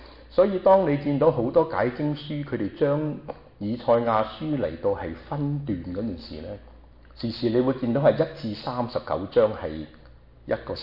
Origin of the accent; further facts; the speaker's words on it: China; 嗱，我哋中國人都有嘅